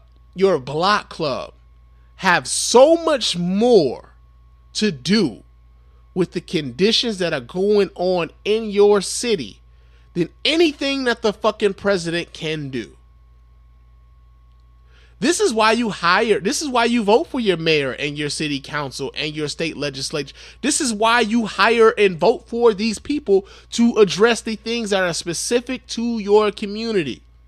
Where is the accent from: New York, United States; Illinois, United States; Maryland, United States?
Illinois, United States; Chicago; I am a native of Chicago. I am from Chicago. I am a son of Chicago.